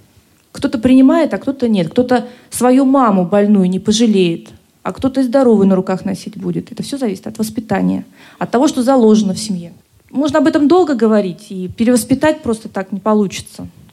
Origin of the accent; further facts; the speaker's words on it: Omsk Oblast, Russia; Я знаю несколько школ в Омске и в районах, в том числе в Тарском районе, откуда я родом.